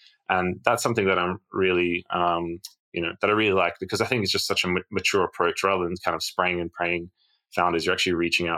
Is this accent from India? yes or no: no; Australia; growing up in Australia